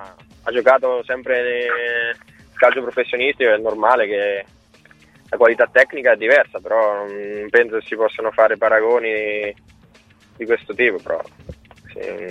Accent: Castelraimondo, Marche, Italy; sono di Castelraimondo, pochi chilometri da Matelica, quindi per me è un doppio derby.

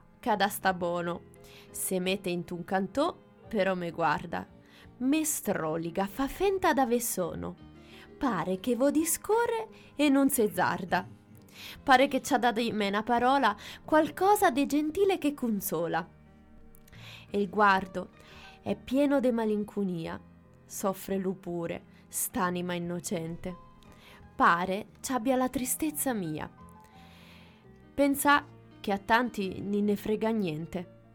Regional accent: Ancona, Marche, Italy; io sono anconetana

